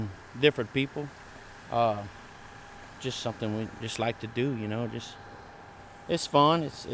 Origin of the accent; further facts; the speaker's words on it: Iota, Louisiana, United States; I'm from Iota, Louisiana.